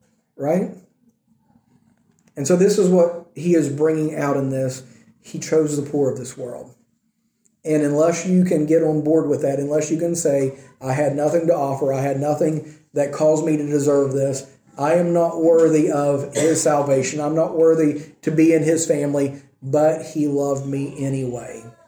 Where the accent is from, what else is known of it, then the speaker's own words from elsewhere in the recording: United States; remember I said American politics, I'm American.